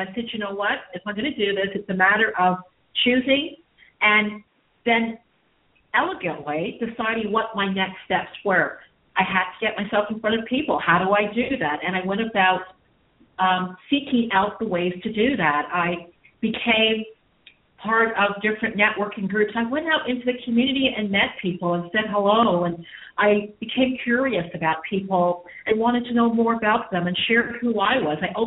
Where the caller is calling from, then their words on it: Victoria, British Columbia, Canada; I'm calling in from beautiful Victoria, BC on Vancouver Island, right on the jewel of the sea.